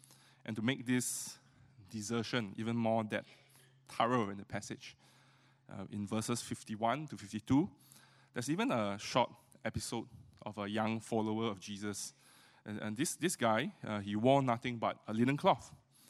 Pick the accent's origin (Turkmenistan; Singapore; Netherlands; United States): Singapore; And or maybe we are more Singaporean, more pragmatic.